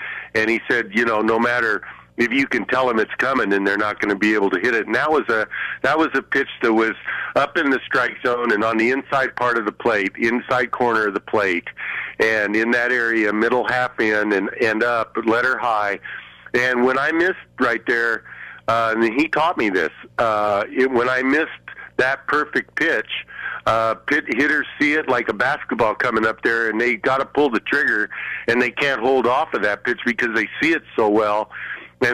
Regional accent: Colorado, United States; I grew up out here in Colorado

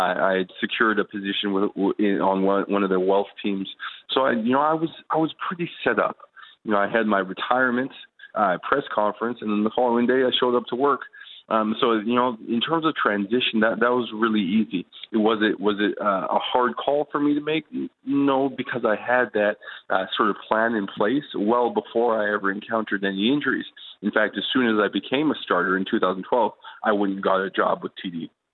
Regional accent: Canada; the opportunity I had in the CFL was because I was Canadian.

